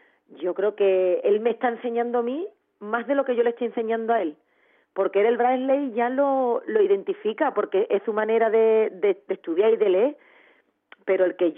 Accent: Jerez de la Frontera, Andalusia, Spain; Yo, afortunadamente, me crié en Jerez de la Frontera

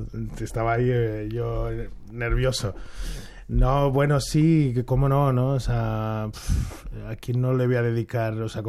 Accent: Spain; yo me lo miro desde España porque yo soy español.

